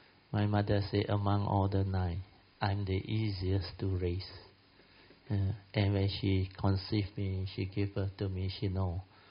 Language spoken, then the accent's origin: English; Simpang Kuala, Kedah, Malaysia; Yeah, 200 ringgit in my hometown, Simpang Kuala, Alustar. That was in the year 1950-something. I was born in 54.